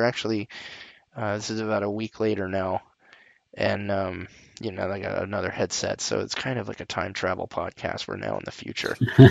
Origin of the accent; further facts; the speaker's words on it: United States; I mean, you get to play an integral part in the American Revolution, and as a Yank, as my British coworkers would call me.